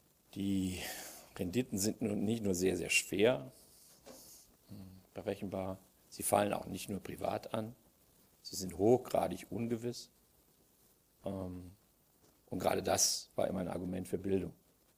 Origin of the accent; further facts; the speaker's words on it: Frankfurt, Hesse, Germany; also ich komme aus Frankfurt